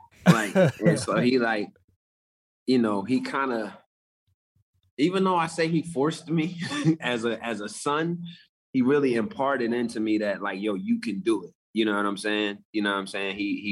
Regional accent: Willingboro, New Jersey, United States; I grew up in New Jersey, Willingboro, New Jersey, a very, what I would deem affluent African-American community.

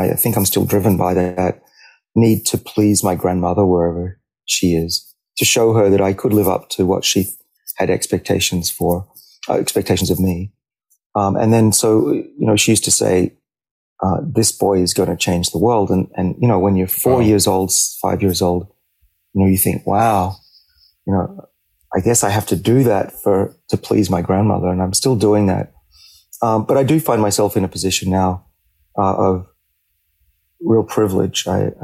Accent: Australia; moved away as an adult; we kids growing up in Australia, where I was for the first 25 years of my life, we would walk through the bush

